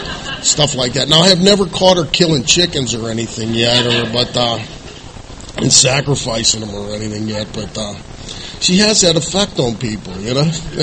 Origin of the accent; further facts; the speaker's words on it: Pittsburgh, Pennsylvania, United States; I grew up in Pittsburgh, Pennsylvania, kind of a child of the 70s.